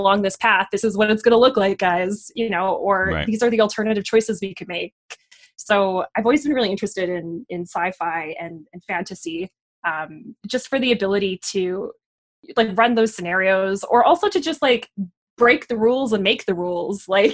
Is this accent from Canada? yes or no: yes; Beaumont, Alberta, Canada; I grew up in Beaumont, which is a small little French town outside of Edmonton, just south of Edmonton.